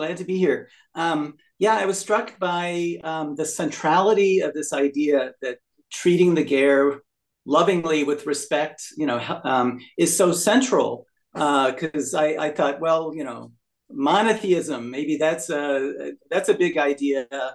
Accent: St. Louis, Missouri, United States; when I think of my growing up in St. Louis with Rabbi Jerome Grolman in the 60s, and I was a little kid

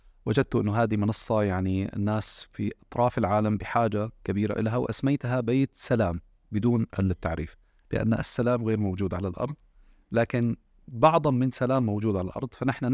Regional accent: Syria; نستعنت بالتجارب اللي مرينا فيها كسوريين والدعم النفسي اللي مرينا فيه مع أخواننا السوريين بالفترة الماضية

